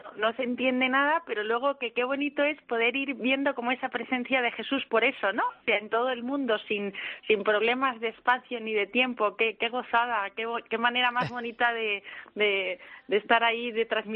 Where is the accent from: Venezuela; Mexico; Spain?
Spain; Balearic Islands; Bueno, soy mallorquina, ¿eh?